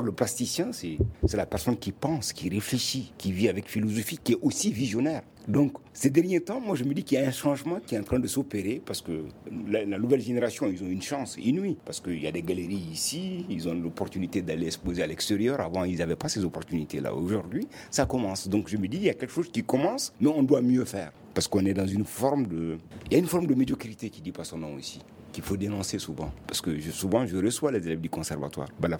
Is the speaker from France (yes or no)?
no; Mali; Donc, à divulguer en tant que message, en tant que Malien, à montrer notre savoir-faire.